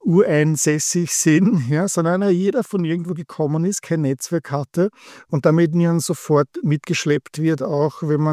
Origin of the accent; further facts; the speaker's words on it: Vienna, Austria; Ich bin ein Wiener.